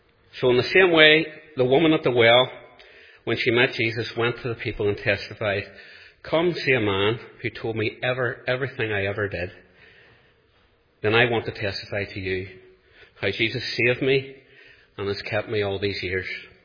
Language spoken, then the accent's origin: English; Monkstown, Northern Ireland, United Kingdom; For the first 28 years of my life, I grew up in the Monkstown Estate.